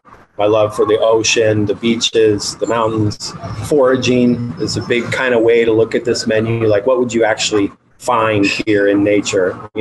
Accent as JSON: {"language": "English", "town": "Santa Barbara", "region": "California", "country": "United States", "tie": "born or raised there", "said": "We're, I believe, fifth generation here in Santa Barbara. So I'm proud of that."}